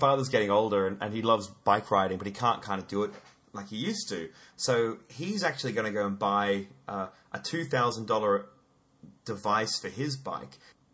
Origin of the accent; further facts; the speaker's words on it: Australia; But all you'd have to do is on your winged keel, which, yeah, being Australian, I demand was on my boat.